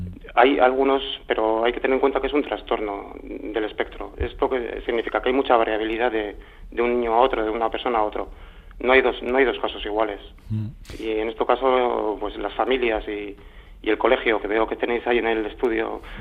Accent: San Sebastián, Basque Country, Spain; yo soy donostiarra, en Donosti tenemos la suerte de tener

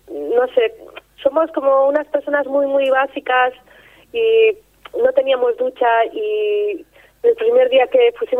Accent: Getaria, Basque Country, Spain; yo soy de Getaria, de un pueblo pequeño, y bueno, es un pueblo pequeño que la verdad está bien

